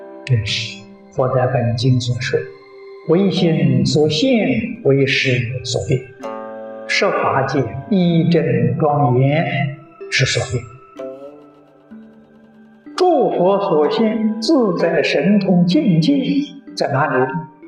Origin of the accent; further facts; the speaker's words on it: China; 我们中国人特别喜欢中秋的明月